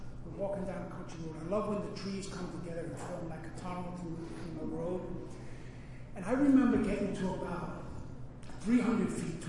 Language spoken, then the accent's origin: English; New York, United States; also born or lived in Auburn; I said, I guess I'm from upstate New York. I've been up there a lot longer than I've been in the city. But now I live in Woodstock, and I really enjoy it.